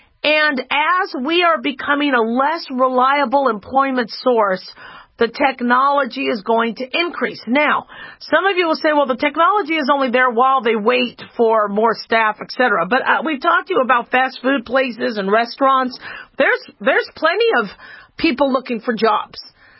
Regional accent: Arizona, United States; I grew up in Arizona when the summers were hot anyway

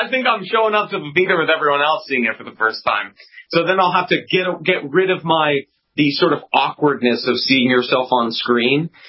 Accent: Arizona, United States; It's funny because I'm from Arizona.

